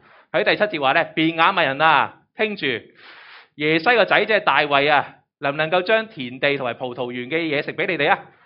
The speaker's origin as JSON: {"language": "Chinese", "country": "Hong Kong", "said": "今天我们香港人都同样面对着生命的起起跌跌"}